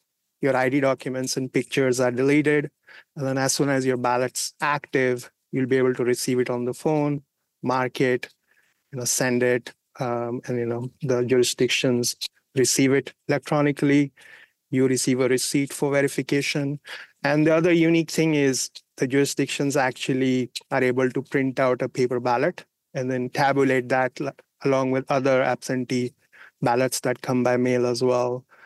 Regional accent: India; My brother and I, we grew up in India in the 80s, and at that time, the prime minister was assassinated.

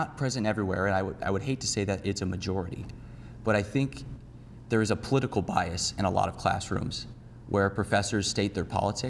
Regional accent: Sioux Center, Iowa, United States; So I'm from Sioux Center, Iowa, like you noted, which is up in northwest Iowa. I came to Iowa State for economics

